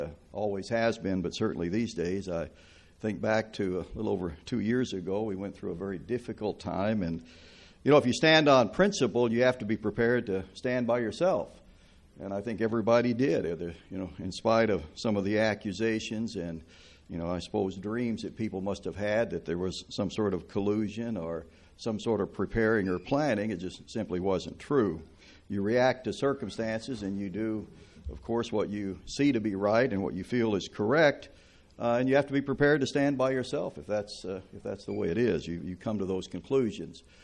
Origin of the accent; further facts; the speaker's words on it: Arkansas, United States; and I'm actually not from Texas. I'm from Arkansas.